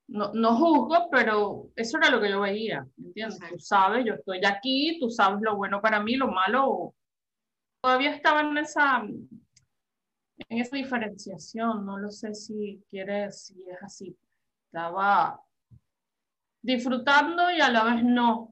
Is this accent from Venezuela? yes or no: yes; Venezuela; now in Spain; Ah, bueno, soy venezolana, perdón. Soy venezolana. Me vine a España porque, bueno, ya sabemos las razones de...